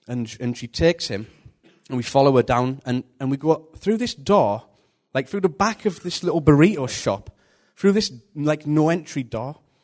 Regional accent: Borough, London, United Kingdom; Yeah, I'm from Borough, just a bloke from Borough, basically.

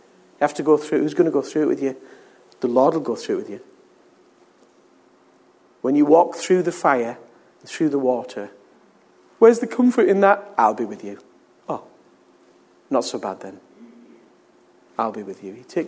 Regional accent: United Kingdom; We're British. We're not used to touchy-feely things.

